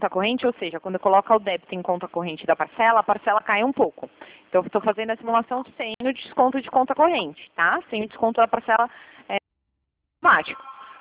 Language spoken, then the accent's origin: Portuguese; São Paulo, Brazil; Eu sou de São Paulo, mas eu trabalho na unidade de Limeira também, tá?